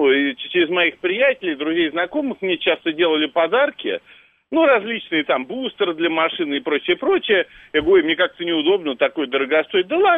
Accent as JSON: {"language": "Russian", "region": "Moscow", "country": "Russia", "said": "я из Москвы."}